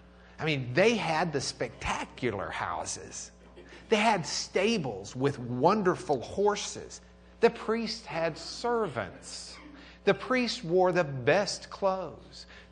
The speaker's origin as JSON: {"language": "English", "town": "Lubbock", "region": "Texas", "country": "United States", "said": "I'm from Lubbock."}